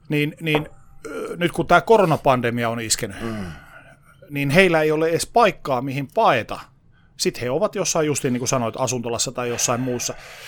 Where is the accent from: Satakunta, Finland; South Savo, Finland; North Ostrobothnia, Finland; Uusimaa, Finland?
North Ostrobothnia, Finland; Oulu; moved away; olen Oulusta kotoisin, en ole koskaan halunnut palata sinne.